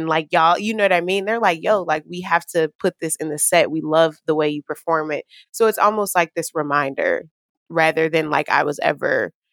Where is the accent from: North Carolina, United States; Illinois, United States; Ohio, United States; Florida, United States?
Illinois, United States; like I grew up on the South Side.